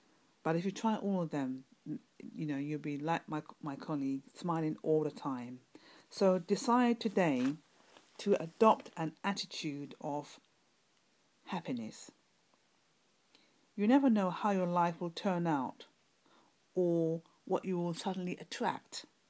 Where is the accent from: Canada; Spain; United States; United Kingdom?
United Kingdom; London; from London, UK.